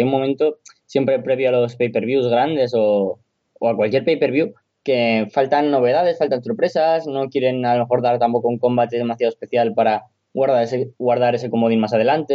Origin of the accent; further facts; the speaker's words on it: Castellón de la Plana, Valencian Community, Spain; sabrá que nosotros somos de Castellón